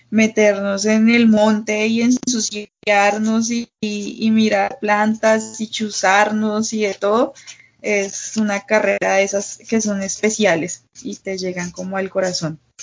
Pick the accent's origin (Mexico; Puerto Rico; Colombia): Colombia; Yopal, Casanare; also born or lived in Bogotá; Yo crecí en Yopal, Casanare. Luego fui a Bogotá, en donde estudié en la Universidad Distrital Ingeniería Forestal.